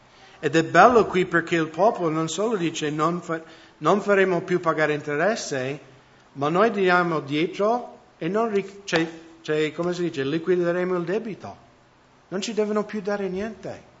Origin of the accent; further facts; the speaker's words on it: United States; Italian is a second language; E di nuovo, tornando al discorso di prima, nel mio paese, negli Stati Uniti, molti non credenti vedono questi telepredicatori che sempre vogliono i dollari